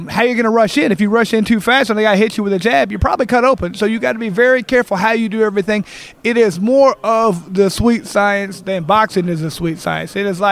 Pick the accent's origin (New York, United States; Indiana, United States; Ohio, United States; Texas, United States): Indiana, United States; Indianapolis; I'm an Indianapolis guy.